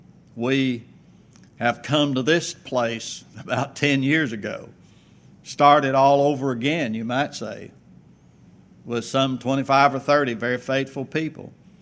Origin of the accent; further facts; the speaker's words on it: Arkansas, United States; born there; I was born in North Central Arkansas.